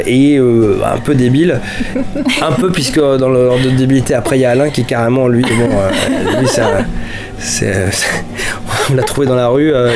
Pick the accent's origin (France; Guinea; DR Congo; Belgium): France; Paris, Île-de-France; born there; C'est ça. Je suis né à Paris.